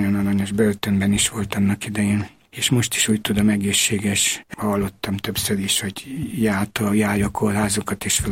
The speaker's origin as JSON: {"language": "Hungarian", "country": "Romania", "moved": "as an adult", "lives_now": "Hungary", "said": "mert végülis mi magyarok vagyunk, nem románok."}